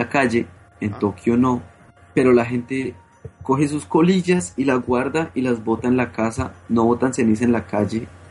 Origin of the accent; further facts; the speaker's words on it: Colombia; yo como colombiano, donde yo solía vivir, tocaba tener cuidado de que no lo atropellara uno el carro así estuviera en rojo el semáforo